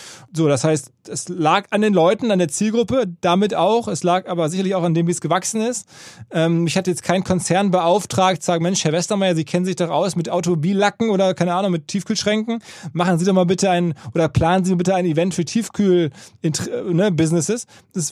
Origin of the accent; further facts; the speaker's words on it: North Rhine-Westphalia, Germany; aus meiner Heimat, Ruhrgebiet